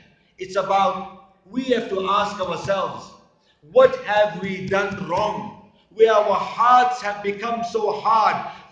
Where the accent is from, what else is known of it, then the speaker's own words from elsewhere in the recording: South Africa; I come from South Africa.